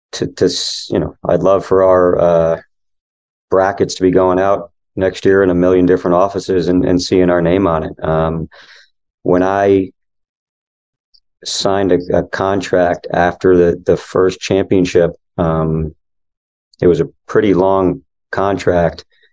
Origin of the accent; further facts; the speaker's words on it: New Jersey, United States; I'm from Jersey. I don't have the accent.